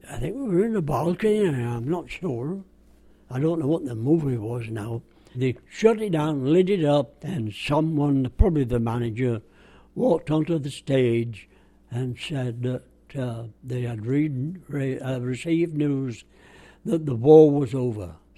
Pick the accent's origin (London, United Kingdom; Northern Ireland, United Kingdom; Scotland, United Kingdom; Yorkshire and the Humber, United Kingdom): Yorkshire and the Humber, United Kingdom; Bradford; born or raised there